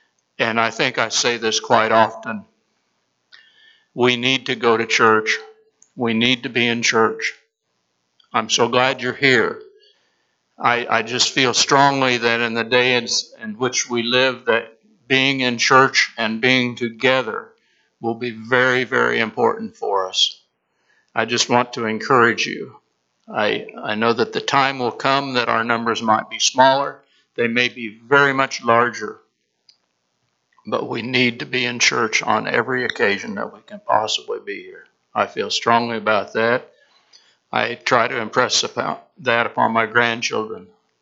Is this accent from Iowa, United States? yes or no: yes; Lamoni, Iowa, United States; most all of you know by this point that I grew up in Lamoni